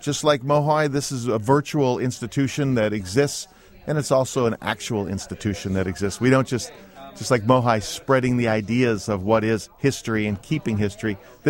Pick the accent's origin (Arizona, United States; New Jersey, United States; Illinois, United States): Illinois, United States; Chicago; When I was growing up in Chicago in the 70s and 60s, see, I'm making myself younger, in the 60s, he was the guy we turned to.